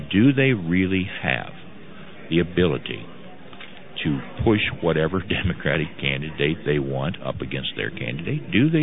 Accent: Florida, United States; I hope Florida, my home state, puts his campaign to sleep.

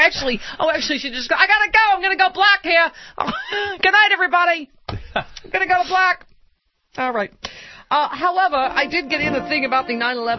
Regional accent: Manhattan, New York, United States; I was born and raised in Manhattan. I saw the World Trade Center rise and fall.

